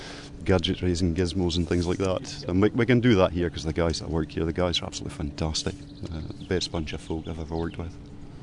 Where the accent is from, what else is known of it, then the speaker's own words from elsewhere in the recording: Scotland, United Kingdom; I don't speak very good English. I'm from Scottish.